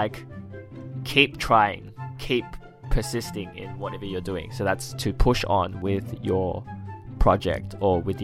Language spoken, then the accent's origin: English; Australia; I'm Australian.